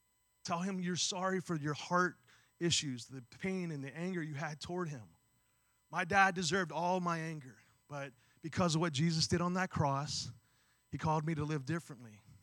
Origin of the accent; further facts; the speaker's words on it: Beaver Falls, Pennsylvania, United States; growing up from that I grew up in Beaver Falls, it was very much similar to this area.